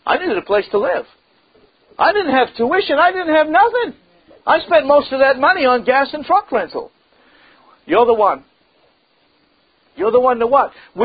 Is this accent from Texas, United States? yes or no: no; Massachusetts, United States; also born or lived in Western US; Oh, I told her where I was from, that I was from Massachusetts, but I had been living out west for a number of years.